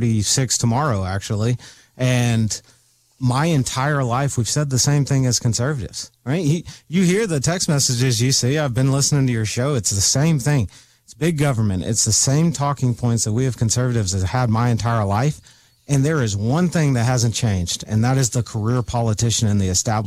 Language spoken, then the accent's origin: English; Alabama, United States; because I grew up driving my boat on Mobile Bay, right? Right. I grew up on Fish River. Like, I know this area